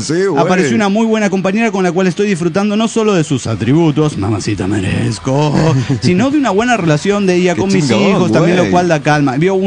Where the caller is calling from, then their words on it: Guadalajara, Jalisco, Mexico; de Guadalajara.